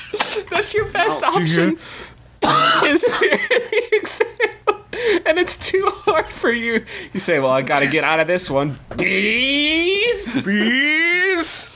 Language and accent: English; West Virginia, United States; We're from West Virginia. We got it by Appalachian osmosis.